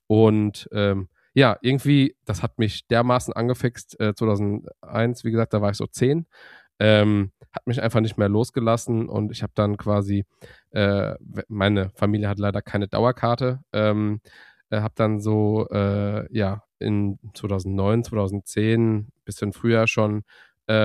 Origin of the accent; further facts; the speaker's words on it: Mainz, Rhineland-Palatinate, Germany; Ja, ich bin Rheinhesse mit Leib und Seele, bin hier aufgewachsen in der Region, geboren in Mainz, wohne so 15 Kilometer südlich von Mainz, so im rheinhessischen Hinterland, sage ich immer. Im goldenen Rheinhessen, bin 35 Jahre